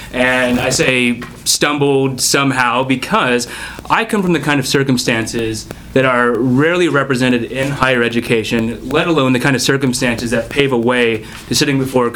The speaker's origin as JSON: {"language": "English", "town": "Montevideo", "region": "Minnesota", "country": "United States", "said": "I'm from Montevideo, Minnesota, a small town of 5,000 on the western prairie of the state."}